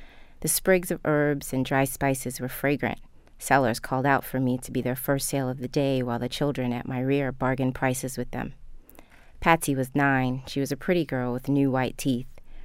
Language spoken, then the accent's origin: English; Baltimore, Maryland, United States; born or raised there